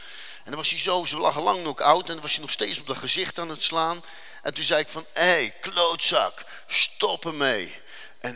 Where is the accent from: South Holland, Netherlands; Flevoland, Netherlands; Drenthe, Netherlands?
South Holland, Netherlands; Rotterdam; Nou, ik kom niet zomaar van Rotterdam, ik kom van de Kaap. En Katendrecht was vroeger de beruchtste wijk van Nederland.